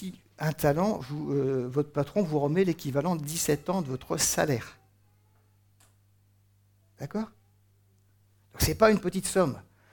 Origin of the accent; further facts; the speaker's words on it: France; Parce que c'est vrai qu'en tant que Français, normal, moyen, on a toujours dit, oh là, le pognon, attention, hein.